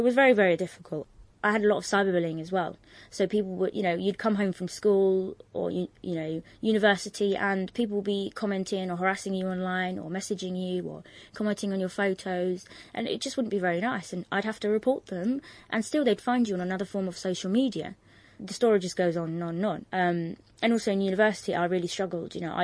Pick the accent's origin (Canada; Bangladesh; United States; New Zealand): Bangladesh; born there; English is a second language; English wasn't my first language. I wasn't born here. I was born in Bangladesh. We're Muslim, but a very cultured and kind of strict sort of background that I come from.